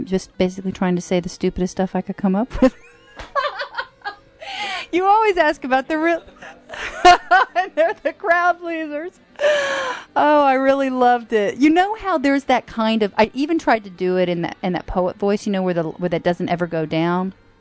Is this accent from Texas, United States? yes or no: yes; Texas, United States; You know, I'm a Texan. My people have been in Texas for a really long time. I, you know, grew up going to church.